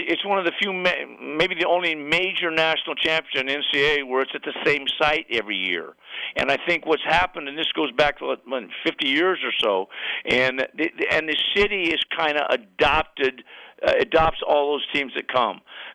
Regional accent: Stockton, California, United States; Dusty Baker grew up in Sacramento when I grew up in Stockton

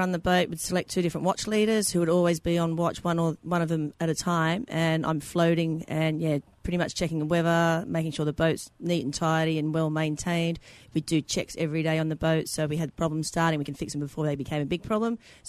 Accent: Sydney, New South Wales, Australia; I'm from Sydney in Australia.

